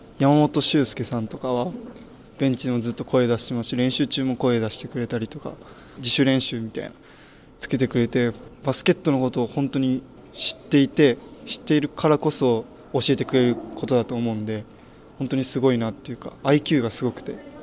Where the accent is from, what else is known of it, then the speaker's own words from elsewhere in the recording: Kumamoto, Japan; 自分の地元である熊本ボルターズ